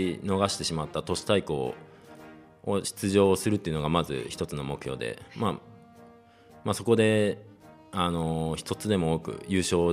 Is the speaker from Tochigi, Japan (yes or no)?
yes; Tochigi, Japan; 栃木県です。